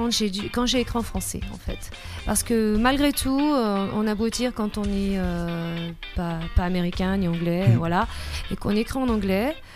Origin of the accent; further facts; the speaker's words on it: France; parce que bah voilà, je suis française.